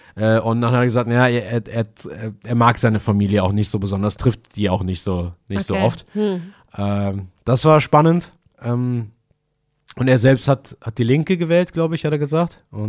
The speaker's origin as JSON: {"language": "German", "region": "Eifel", "country": "Germany", "said": "Und dann hat er mich gefragt, wo ich herkomme. Und das war ganz geil. Ich habe gesagt, aus der Eifel."}